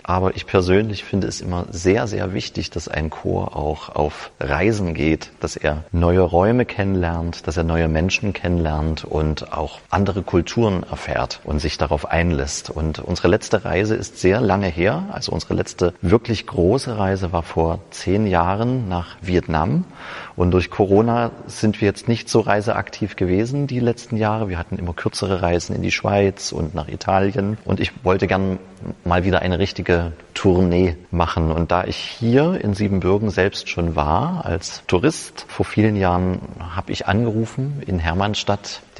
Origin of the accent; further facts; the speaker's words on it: Saxony, Germany; Ich komme aus Sachsen in Deutschland, lebe in Leipzig